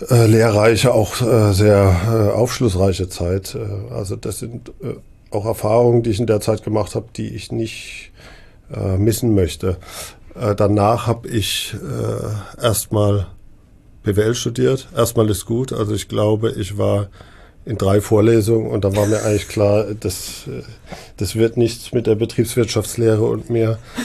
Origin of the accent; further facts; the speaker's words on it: Neckargemünd, Baden-Württemberg, Germany; Ich komme aus der Gegend, ich bin in Neckargemünd aufgewachsen